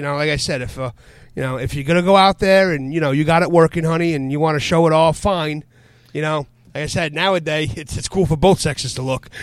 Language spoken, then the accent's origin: English; Bronx, New York, United States; I was from the Bronx.